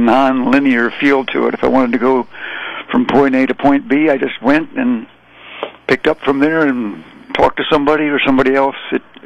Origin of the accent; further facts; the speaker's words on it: New York, United States; also born or lived in Richmond, Virginia; Originally from New York. At the time of Woodstock, my family lived in Richmond, Virginia